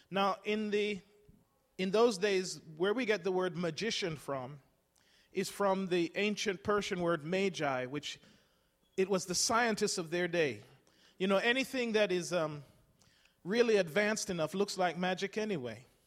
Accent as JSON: {"language": "English", "region": "England", "country": "United Kingdom", "tie": "born or raised there", "said": "I grew up in England"}